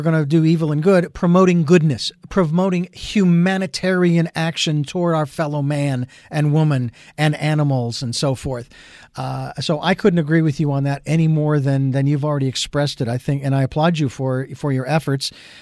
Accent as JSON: {"language": "English", "town": "Phoenix", "region": "Arizona", "country": "United States", "said": "I'm from Phoenix, Arizona, where the baseball team, the Diamondbacks, are from"}